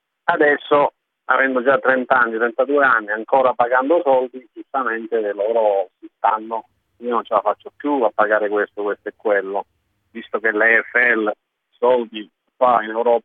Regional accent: Australia; moved away as an adult; now in Italy; Sì, io nato giustamente in Australia, da genitori italiani di Napoli, tutti e due. Ho fatto tutte le scuole lì, fino alle scuole superiori.

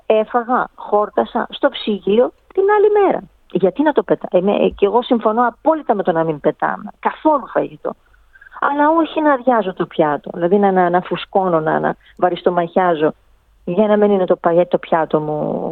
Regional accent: Greece; Ως Έλληνες την κουβαλάμε αυτή την νοοτροπία.

